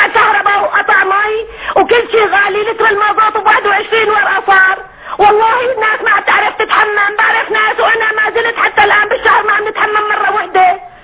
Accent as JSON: {"language": "Arabic", "town": "Aleppo", "region": "Aleppo Governorate", "country": "Syria", "said": "والله يا شيخ نحن انا سورية من حلب"}